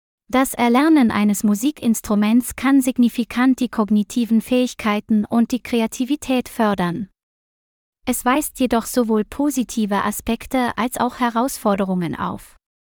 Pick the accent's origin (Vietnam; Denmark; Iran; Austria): Vietnam; German is a second language; In meinem Heimatland Vietnam wächst das Interesse an musikalischer Bildung stetig.